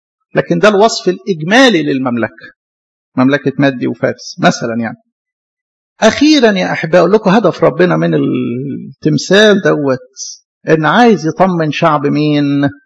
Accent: Egypt

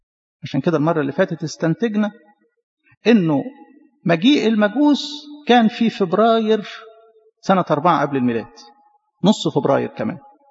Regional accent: Egypt; يعني إحنا المفروض كمصريين نفتخر بهذا الأمر. البلد الوحيدة اللي ربنا يسوع جه وعاش فيها هي بلدنا مصر.

